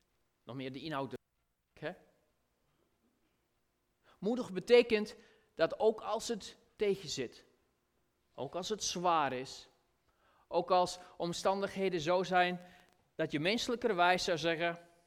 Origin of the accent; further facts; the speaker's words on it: Belgium; now in Netherlands; Vooral hier in Nederland. Mag ik zeggen, nee, als Belg. Ja, als buitenstaander kan ik daar objectief tegenaan kijken.